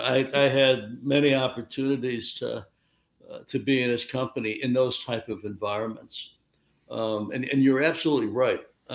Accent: Chicago, Illinois, United States; Now I'm from Chicago, 2,000 miles away from Los Angeles.

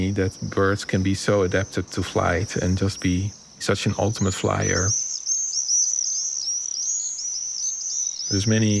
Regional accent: Haarlem, North Holland, Netherlands; born or raised there; English is a second language

